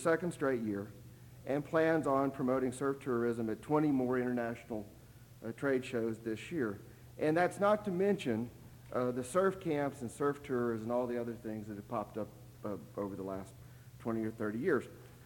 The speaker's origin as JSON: {"language": "English", "region": "Texas", "country": "United States", "said": "And I said, no, I'm a Texan. I'm from Texas."}